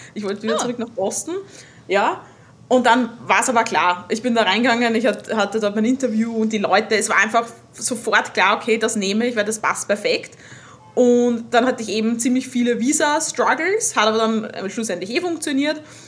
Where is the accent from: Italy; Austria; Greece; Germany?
Austria; also born or lived in Sweden / Amsterdam; Also ich bin gebürtige Österreicherin, man hört es wahrscheinlich.